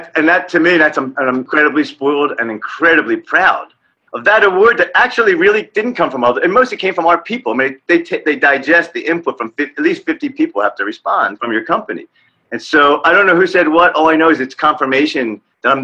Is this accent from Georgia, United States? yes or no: no; Philadelphia, Pennsylvania, United States; because I'm from Philadelphia. I've lived my whole life in Philadelphia.